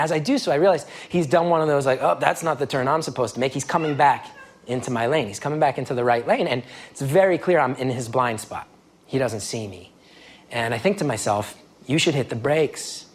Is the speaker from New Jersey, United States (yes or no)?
yes; New Jersey, United States; A lot of people sound like Carmela Soprano where we grew up. That's very true. I grew up in Essex County. That's where Sopranos took place, and they nailed the culture of it.